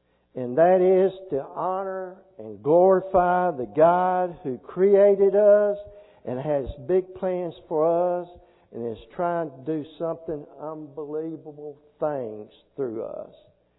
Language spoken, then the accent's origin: English; Nashville, Tennessee, United States; I grew up in Nashville, Tennessee. Don't get your hopes up. I cannot play a single instrument.